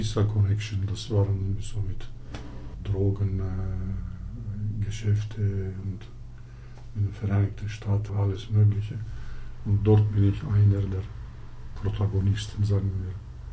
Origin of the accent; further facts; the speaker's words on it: Istanbul, Turkey; Ich komme aus Istanbul. Ich habe auch einen Schweizer Pass.